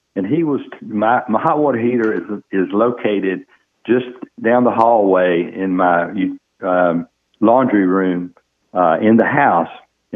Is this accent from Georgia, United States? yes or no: yes; Augusta, Georgia, United States; moved away as an adult; moved here from Augusta, Georgia, about 6-8 months ago, and I had helped a guy install two or three of them in my hometown